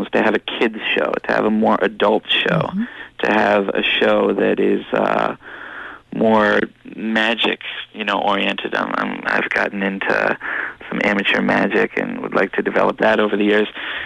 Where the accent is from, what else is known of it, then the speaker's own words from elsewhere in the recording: New York City, New York, United States; Mostly, you know, growing up in New York as a kid, you walk around and see people playing things all over the city that strike a chord